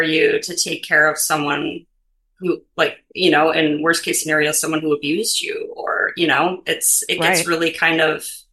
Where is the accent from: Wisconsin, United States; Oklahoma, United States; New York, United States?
Wisconsin, United States; now in Chicago, United States; I am from Wisconsin originally. I currently reside in Chicago, Illinois.